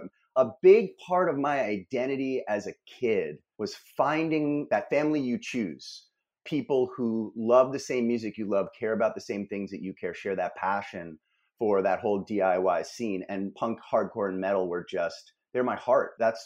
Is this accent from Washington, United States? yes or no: no; New York City, New York, United States; So I'm an East Coast guy. I grew up in and around New York City, went to high school in Montclair, New Jersey, went to college in Manhattan, lived in Brooklyn since the mid-90s